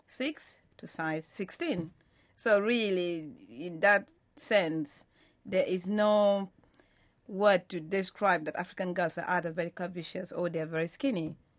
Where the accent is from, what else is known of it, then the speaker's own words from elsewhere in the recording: United Kingdom; I grew up in Britain